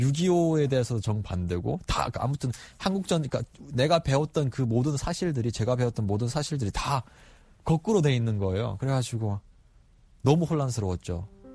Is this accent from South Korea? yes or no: no; North Korea; born there; 저는 북한에서 태어난 걸 정말 후회했어요.